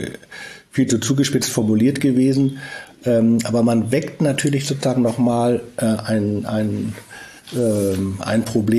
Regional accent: Hamburg, Germany; Das habe ich in Hamburg erlebt, meiner Heimatstadt.

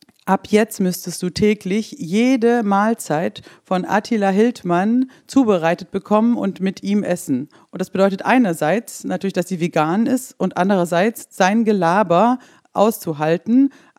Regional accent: Baden-Württemberg, Germany

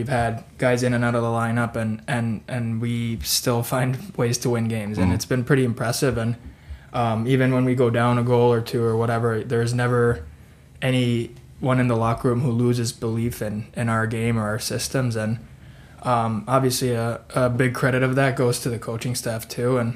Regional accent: Espoo, Uusimaa, Finland; English is a second language; now in Germany; I'm from Espoo, Finland. Espoo's a pretty big city right outside of Helsinki. So the capital area. And I'm 25 years old. I've been in Germany for over a year now

